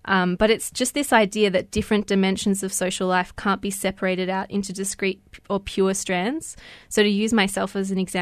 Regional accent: Australia; I myself have a personal connection to these experiences of racism growing up in Australia.

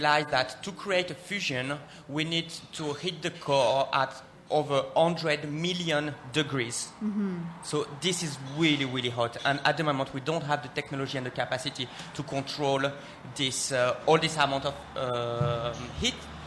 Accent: France; I'm from France, actually, and in France we are the nuclear country.

